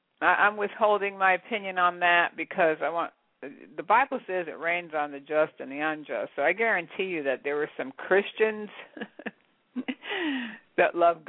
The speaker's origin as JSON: {"language": "English", "region": "New Jersey", "country": "United States", "tie": "born or raised there", "said": "Now, I grew up and I was born in New Jersey. I was born in North Jersey and grew up 14 miles outside of New York City."}